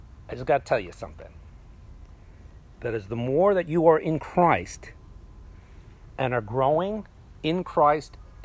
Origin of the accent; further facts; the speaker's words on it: New York City, New York, United States; I grew up in New York City, and I lived in Chinatown, which is basically a ghetto, for 7 years of my life. And then my parents moved to a place called Corona, which is a ghetto.